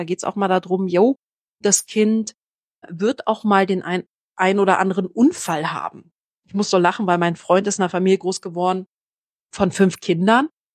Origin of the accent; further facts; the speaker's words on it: Berlin, Germany; Ich bin ja in Berlin groß geworden, im Berliner Plattenbau.